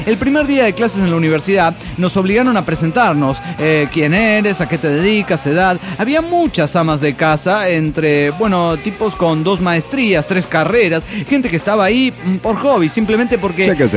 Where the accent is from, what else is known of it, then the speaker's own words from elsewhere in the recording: Mexico City, Mexico; del DF mexicano.